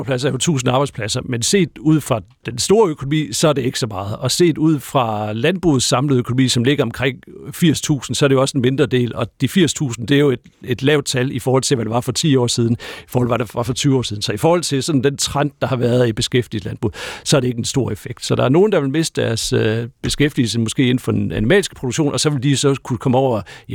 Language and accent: Danish; Central Denmark Region, Denmark; det er der, hvor jeg kommer fra Midtjylland og op efter, ikke?